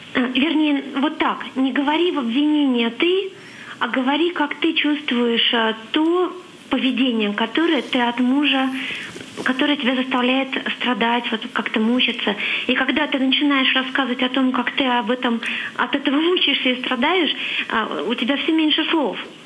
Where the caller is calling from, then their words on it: Leningrad Oblast, Russia; я звоню из Ленинградской области